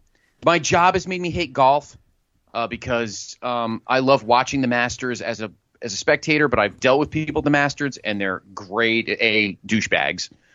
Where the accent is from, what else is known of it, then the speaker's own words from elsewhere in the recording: Connecticut, United States; the Travelers, which is right here in my home state